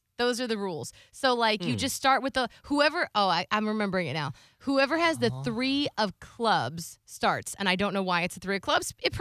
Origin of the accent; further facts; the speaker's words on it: Florida, United States; Because I'm like, first of all, I'm from Florida. I did not have hiking gear.